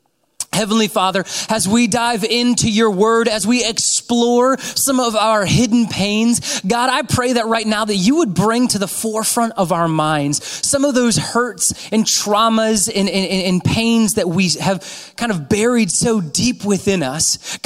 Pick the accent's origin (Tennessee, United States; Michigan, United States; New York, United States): Michigan, United States; Holland; But I am from Holland, Michigan. I serve at a church up there called Central Wesleyan Church